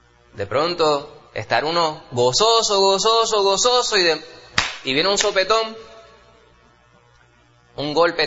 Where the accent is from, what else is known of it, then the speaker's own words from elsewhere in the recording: New York, United States; de los pocos recuerdos que tengo yo de mi infancia, cuando vivíamos allá en Manhattan, en el barrio